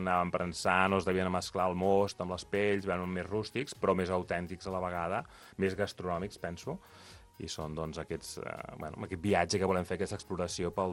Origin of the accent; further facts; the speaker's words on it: Sant Sadurní, Catalonia, Spain; jo soc fill de Sant Sadurní